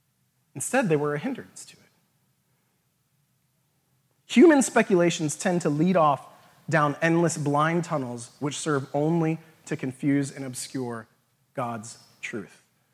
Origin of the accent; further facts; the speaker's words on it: Las Vegas, Nevada, United States; I'm from Las Vegas, okay?